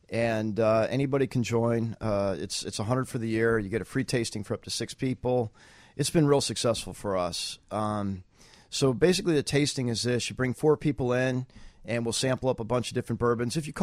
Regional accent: Buffalo Grove, Illinois, United States; also born or lived in New York City; now in Barrington, United States; I grew up in Buffalo Grove, first moved to Barrington in 89, and it was just one of those things that lived in New York City for a while, traveled for a while

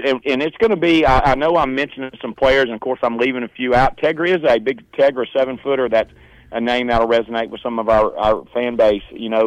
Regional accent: Hattiesburg, Mississippi, United States; And he and I grew up together here in Hattiesburg.

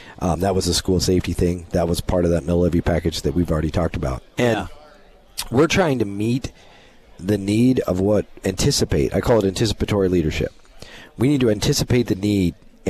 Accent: Bozeman, Montana, United States; I born and raised there.

